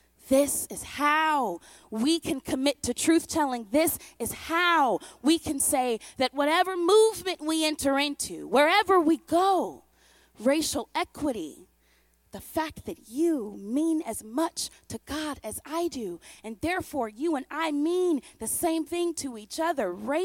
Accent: St. Louis, Missouri, United States; I'm from St. Louis, but Michael Brown was killed by Darren Wilson in Ferguson.

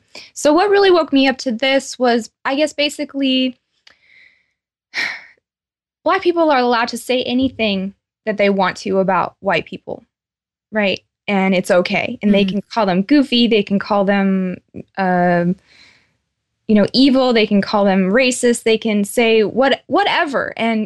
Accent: California, United States; I grew up in Southern California, so it was never even an issue to have all the different races around me.

